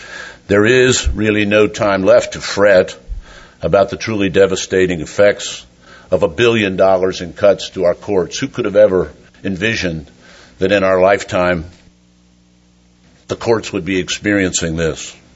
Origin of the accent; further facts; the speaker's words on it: Kentucky, United States; I have seen it from my home state of Kentucky